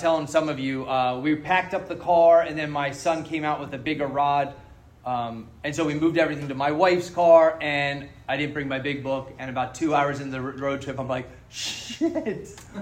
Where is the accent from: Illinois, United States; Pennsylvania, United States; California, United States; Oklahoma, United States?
Pennsylvania, United States; Philadelphia; born there; So I was born in Philadelphia, and I had a kind of a picture-perfect family.